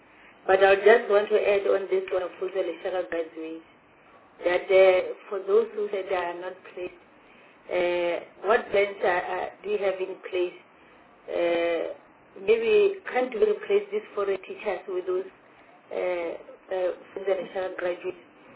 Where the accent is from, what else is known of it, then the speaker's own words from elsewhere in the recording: Limpopo, South Africa; I'm from Limpopo